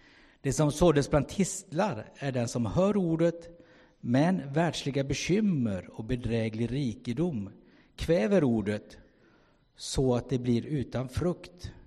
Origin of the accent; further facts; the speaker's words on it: Kalmar, Kalmar County, Sweden; Jag är från Kalmar egentligen. Och hade min tonårstid där, gick gymnasiet där. Började jobba på lasarettet på 70-talet.